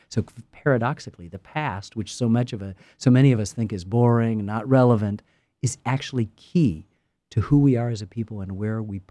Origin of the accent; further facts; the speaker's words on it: United States; I'm an American filmmaker. I'm going to do it from an American perspective.